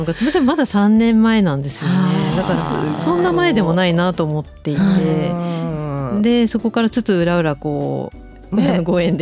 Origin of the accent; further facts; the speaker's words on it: Tokyo, Japan; born there; also born or lived in Saitama; now in Shimane, Japan; 出身は東京生まれで